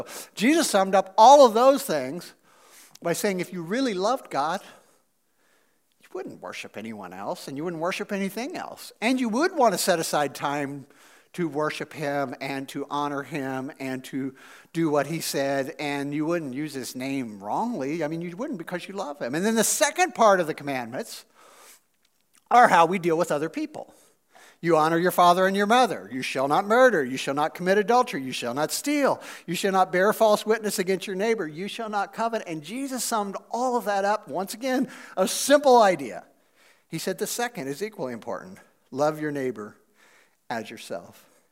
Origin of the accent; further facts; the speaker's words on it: Missouri, United States; I'm from Missouri, so I can say cuss somebody.